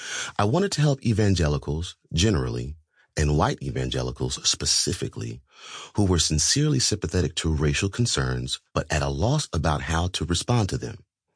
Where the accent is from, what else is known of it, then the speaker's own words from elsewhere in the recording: Washington, District of Columbia, United States; A church that sits in Washington, D.C., Chocolate City, my hometown.